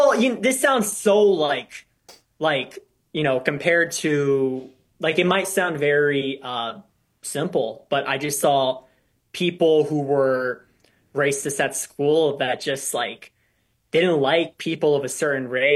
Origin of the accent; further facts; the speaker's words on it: Las Vegas, Nevada, United States; I grew up in Las Vegas, which is a very multiracial place.